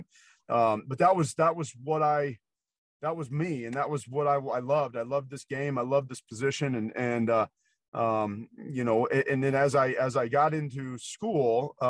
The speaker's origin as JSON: {"language": "English", "region": "Nebraska", "country": "United States", "tie": "born or raised there", "said": "I grew up in Nebraska, and so I used to go watch Tom Osborne"}